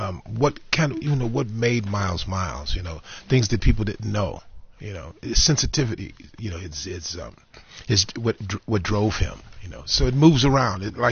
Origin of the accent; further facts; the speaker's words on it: Chicago, Illinois, United States; You know, I grew up in Chicago. So, and then I would spend summers with him in New York.